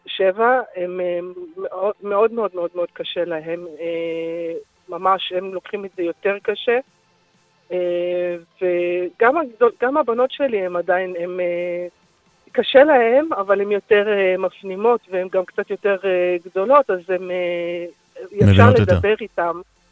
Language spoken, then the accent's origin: Hebrew; Southern District, Israel; אני מהדרום, ואני מגדלת את הילדים שלי לבד.